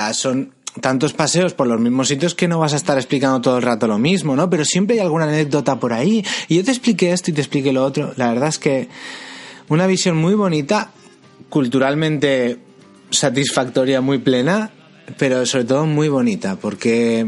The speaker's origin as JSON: {"language": "Spanish", "town": "Valencia", "region": "Valencian Community", "country": "Spain", "said": "Yo soy de Valencia."}